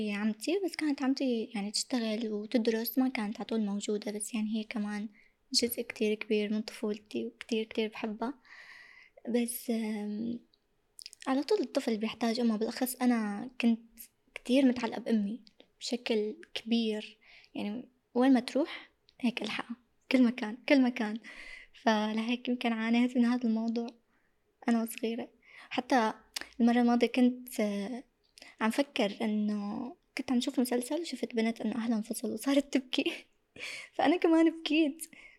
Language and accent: Arabic; Turkey; حياتي بلشت بتركيا صار عندي رفقات كبرت بتركيا فبتعني لي يعني بحسها كبلد الثاني حتى أحساسي فيها ما بحس بالغربة